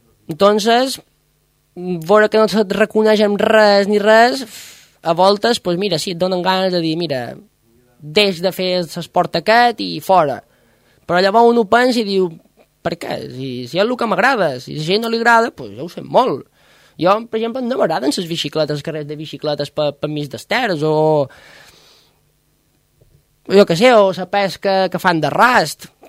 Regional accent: Formentera, Balearic Islands, Spain; Jo els dic que no, perquè jo som de Formentera, perquè me sent de Formentera, som d'aquí i no hi ha més. No em vull sentir d'Eivissa, jo soc d'aquí.

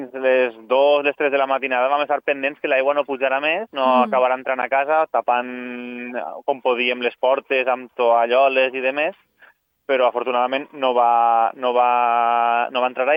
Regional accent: Castelló de la Plana, Valencian Community, Spain; born there; now in Paiporta, Spain; No, mira, jo no sóc de Paiporta, no sóc nascut ací, sóc nascut a Castelló, però ja fa anys que visc ací i que treballo ací a Paiporta.

